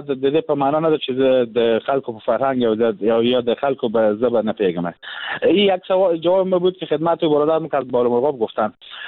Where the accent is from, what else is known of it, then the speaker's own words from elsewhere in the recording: Herat, Afghanistan; من اتفاقا در ولایت هرات کلان شدم، بزرگ شدم در حوزه غرب افغانستان و در این حال سالها در حکومت افغانستان و در چوکات نظام جمهوری من کار کردم.